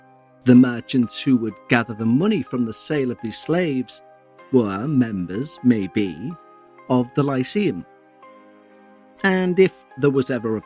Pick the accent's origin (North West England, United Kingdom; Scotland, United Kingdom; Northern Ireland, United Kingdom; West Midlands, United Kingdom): North West England, United Kingdom; Liverpool; as a Scouser, which is a term we give to people from Liverpool